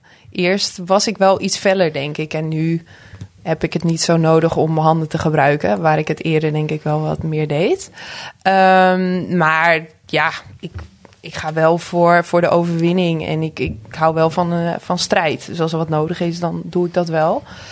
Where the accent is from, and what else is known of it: Sneek, Friesland, Netherlands; born or raised there; also born or lived in Harlingen